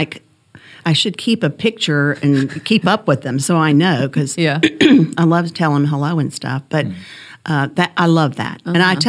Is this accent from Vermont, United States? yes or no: no; Jacksonville, Florida, United States; also born or lived in New Orleans; I grew up in, I was born in New Orleans, but I grew up in Florida, Jacksonville